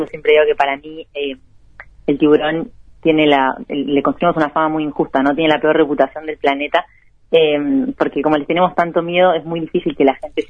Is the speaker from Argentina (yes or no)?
yes; Argentina; now in Bocas del Toro, Panama; Sí, yo soy argentina, pero tengo base en Panamá, en una isla chiquitita del Caribe que se llama Bocas del Toro